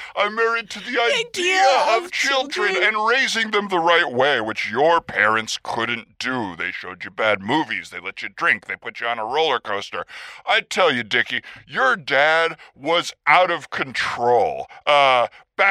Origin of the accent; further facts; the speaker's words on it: United States; born there; No, I was born in the United States.